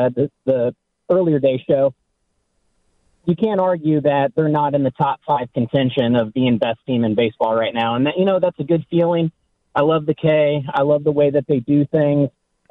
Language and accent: English; Kansas City, Missouri, United States; I love taking the family. I grew up here in Kansas City.